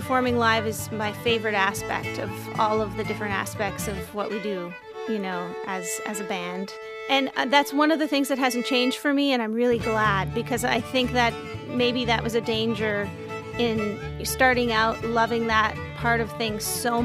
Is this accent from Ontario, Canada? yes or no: yes; Ontario, Canada; I grew up in the Ottawa Valley, and my parents are both huge fans of the local traditional music scene.